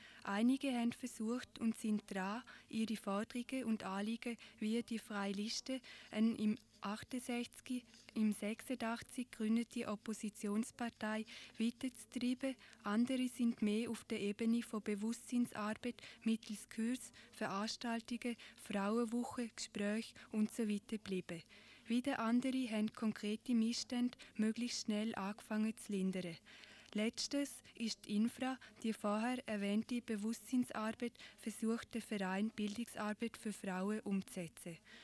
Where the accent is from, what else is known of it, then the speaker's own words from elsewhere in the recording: Liechtenstein; moved away; Ich bin selber in Liechtenstein aufgewachsen, lebe jetzt aber schon seit über 10 Jahren nicht mehr dort.